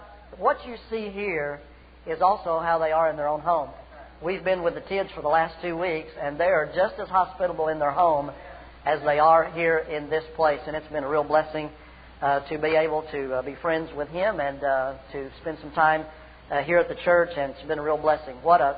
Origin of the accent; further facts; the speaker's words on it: Soddy Daisy, Tennessee, United States; but I'm originally from Soddy Daisy, Tennessee.